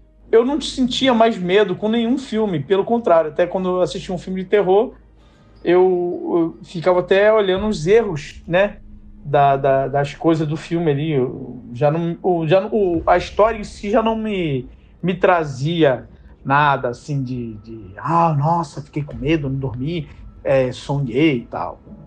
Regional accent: Rio de Janeiro, Brazil; Tenho 49 anos. Sou aqui do Rio de Janeiro, da Zona Oeste do Rio de Janeiro.

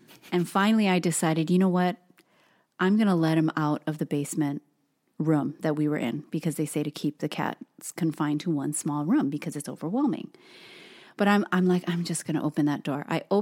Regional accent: Hawaii, United States; So the first night. Okay, so Toast and I are both born and raised in Hawaii.

